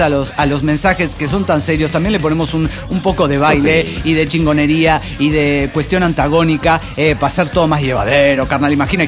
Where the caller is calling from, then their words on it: Monterrey, Nuevo León, Mexico; de Monterrey, Nuevo León, México.